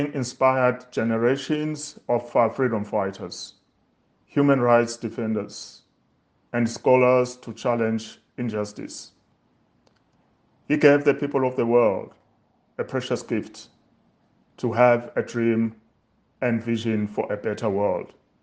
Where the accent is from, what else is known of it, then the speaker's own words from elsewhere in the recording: Eswatini; now in Australia; I am from Swaziland, living in exile in Australia.